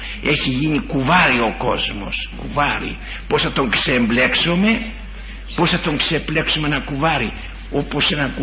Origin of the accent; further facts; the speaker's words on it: Macedonia, Greece; Έρχομαι από τα ψηλά βουνά, έρχομαι από την Μακεδονία